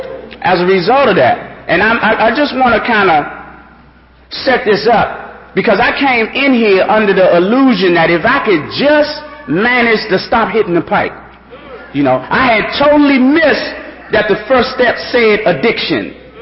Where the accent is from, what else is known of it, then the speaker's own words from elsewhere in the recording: Washington, District of Columbia, United States; I grew up in Washington, D.C., up on Emerson Street, Northwest, big house on the corner. About three or four Muslim families lived in that house.